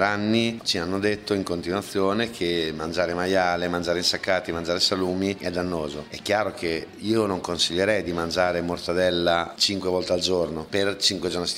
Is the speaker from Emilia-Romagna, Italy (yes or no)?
yes; Bologna, Emilia-Romagna, Italy; io, in particolar modo da bolognese, ho sempre avuto a cuore il territorio in tutte le sue sfaccettature